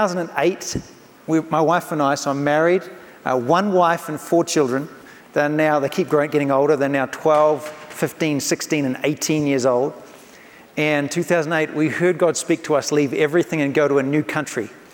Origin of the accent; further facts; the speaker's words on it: New Zealand; now in Redding, United States; from New Zealand. The last 10 years I've been in Redding, California with Bethel Church.